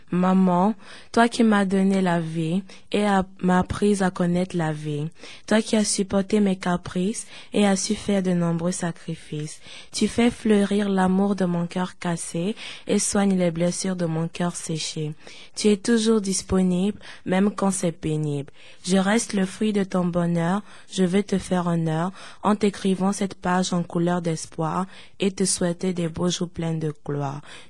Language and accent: French; Côte d’Ivoire; now in Toronto, Canada; De la Côte d'Ivoire.